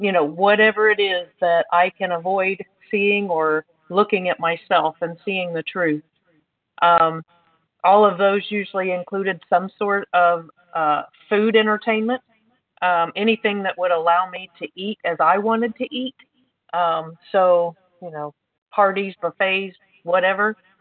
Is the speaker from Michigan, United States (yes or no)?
no; Indiana, United States; I'm from Indiana.